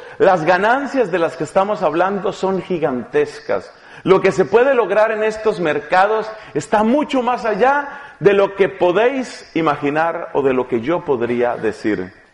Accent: Colombia; Yo soy colombiano y, sin embargo, estamos conectados.

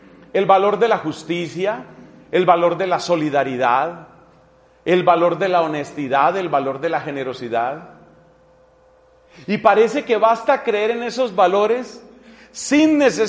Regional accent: Villavicencio, Meta, Colombia; moved away; also born or lived in Ireland; este país donde la providencia me llevó por unos años, Irlanda. Cuando yo salí de Villavicencio me mandó mi comunidad para que hiciera unos estudios allá.

